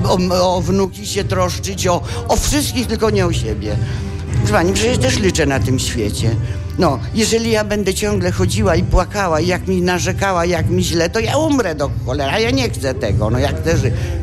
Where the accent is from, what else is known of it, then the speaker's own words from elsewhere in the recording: Warsaw, Masovian Voivodeship, Poland; bo jestem z Warszawy